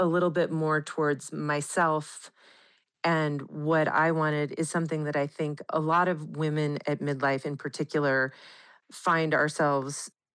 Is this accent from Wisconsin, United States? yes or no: no; Chico, California, United States; this book, in a lot of ways, is about getting back to myself and to the kid I was growing up in Chico, really.